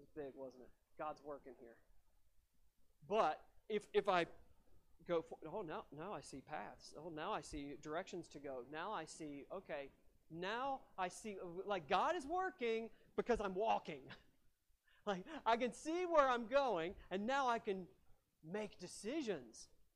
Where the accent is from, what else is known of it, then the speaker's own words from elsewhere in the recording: West Virginia, United States; now in Montana, United States; Boy, when I look back about, why am I coming to Montana? I grew up in West Virginia. Who would dare leave that beautiful, wonderful state?